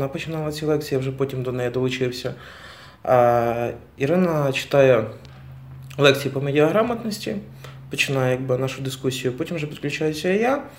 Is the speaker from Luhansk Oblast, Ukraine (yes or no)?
no; Mykolaiv, Mykolaiv Oblast, Ukraine; що я сам з Юго-Востока. Проте, ну, моя історія насправді трошки видозмінена, тому що я в принципі завжди, хоча я сам з Миколаєва